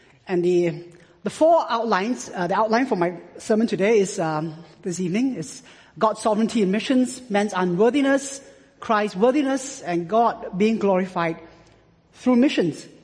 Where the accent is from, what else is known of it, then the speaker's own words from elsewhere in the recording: Singapore; I'm from Singapore. My nationality is, I'm a Singaporean, but by race, I'm a Chinese Singaporean.